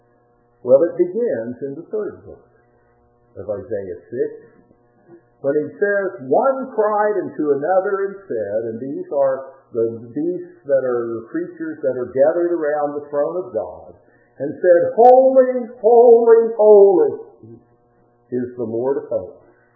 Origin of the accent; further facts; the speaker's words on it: Farmington, West Virginia, United States; I grew up just outside of Farmington, West Virginia, probably about 15 miles, maybe 17 miles from Farmington.